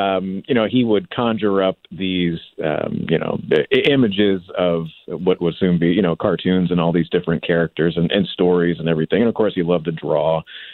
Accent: St. Louis, Missouri, United States; So I'm from St. Louis, and it's a good launch pad to do road trips across the country.

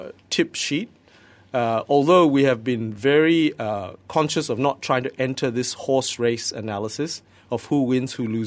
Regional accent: Malaysia; at least as a Malaysian citizen and trying to vote and figuring it out from what I read

